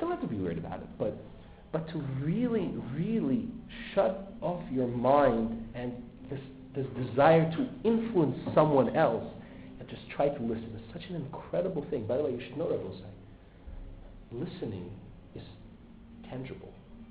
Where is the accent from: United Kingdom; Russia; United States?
Russia; it's easier for me to appreciate because I'm from Russia. In Russia, we didn't have video games.